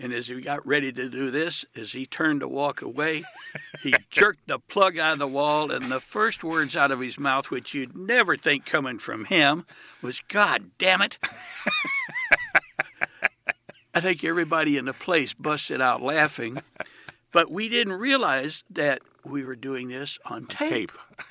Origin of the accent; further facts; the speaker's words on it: the South, United States; Well, I didn't grow up in Dallas, but I grew up in the South, so not much changes.